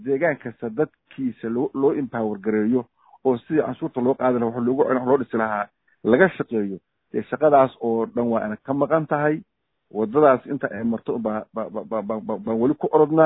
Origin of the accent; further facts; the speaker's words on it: Puntland, Somalia; horta Puntland, anigu Puntland baan ka imid, adduunkana waa maray